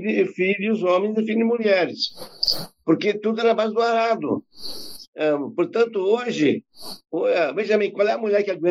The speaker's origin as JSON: {"language": "Portuguese", "town": "Rodeio", "region": "Santa Catarina", "country": "Brazil", "tie": "born there", "said": "tu vai para Rodeio, que é onde eu nasci, que tem 9.800 habitantes, né?"}